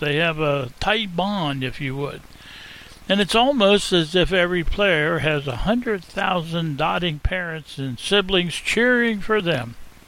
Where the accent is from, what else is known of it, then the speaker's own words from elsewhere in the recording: Harrisburg, Pennsylvania, United States; Now, most of you know that I'm originally from the Harrisburg area of Pennsylvania.